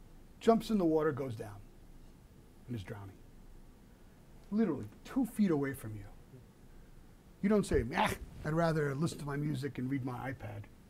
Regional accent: New York City, New York, United States; I come from New York, so I can say it.

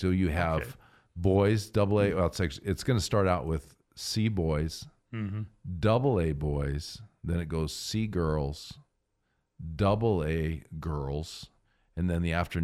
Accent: Gardner, Montana, United States; You know, you've got like some place like I grew up in Gardner, Montana.

